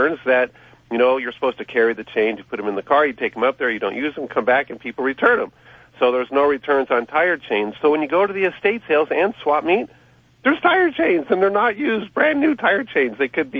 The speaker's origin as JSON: {"language": "English", "region": "Ohio", "country": "United States", "lives_now": "California, United States", "said": "Well, I'm from Ohio, and it was freezing to me."}